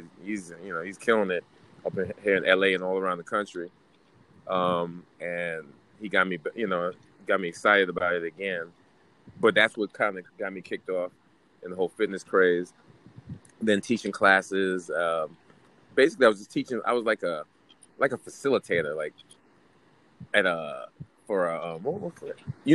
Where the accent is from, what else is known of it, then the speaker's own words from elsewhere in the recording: Trinidad & Tobago; also born or lived in Liberia; I'm a Trinidadian. My mother's from Trinidad. I lived in Trinidad for a hot second.